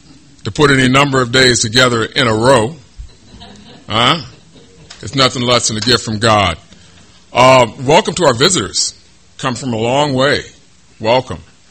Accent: Midwest, United States; born there; I was born in the Midwest to a middle-class family

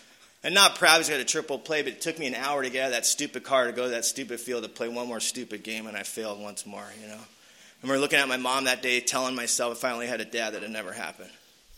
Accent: Mission Viejo, California, United States; And I grew up in Mission Viejo, California. I don't think they saw a gang member till I got there, you know.

